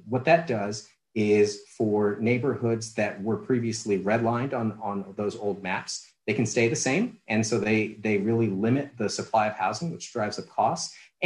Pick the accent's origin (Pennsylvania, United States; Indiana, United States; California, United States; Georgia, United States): California, United States; So as a Californian, as we grapple with our housing crisis